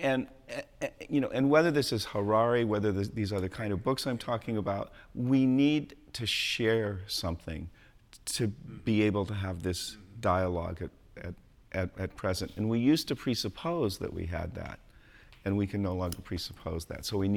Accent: California, United States; also born or lived in Colorado; growing up in California, living in Colorado, I could talk about, say, the Sierra Mountains

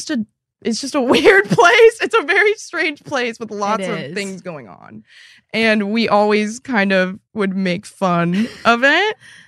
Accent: West Coast, United States; And I'm from the West Coast.

